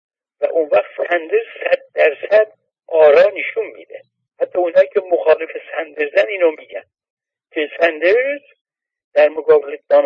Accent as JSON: {"language": "Persian", "country": "Iran", "said": "حالا چون ما ایرانی هستیم"}